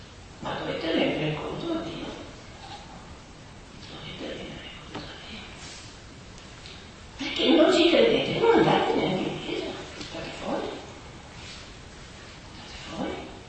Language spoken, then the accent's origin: Italian; Veneto, Italy; also born or lived in Milan; io sono nata a Milano, ma mi ha portato via da 2 anni. Sono cresciuta nel Veneto, ho girato tanto